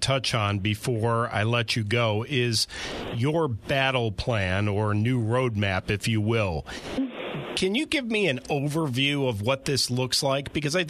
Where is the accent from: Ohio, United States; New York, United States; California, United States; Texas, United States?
Ohio, United States; Cleveland; But I grew up in Cleveland and am no stranger to the Great Lakes area.